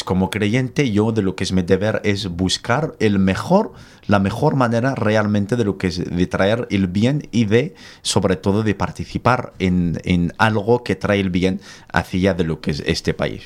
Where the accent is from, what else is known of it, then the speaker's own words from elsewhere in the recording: Algeria; Soy argelino y puedo hablar de Argelia con mayúscula, en mayúscula, como aquel que dice.